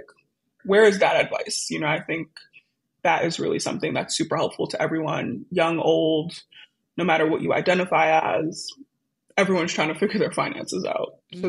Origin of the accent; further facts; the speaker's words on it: Brooklyn, New York, United States; I'm not going to lie. I'm from Brooklyn.